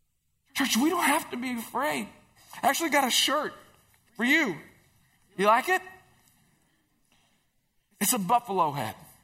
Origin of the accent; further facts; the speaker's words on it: Oklahoma, United States; I grew up in Oklahoma, and Oklahoma is about as flat as Iowa is.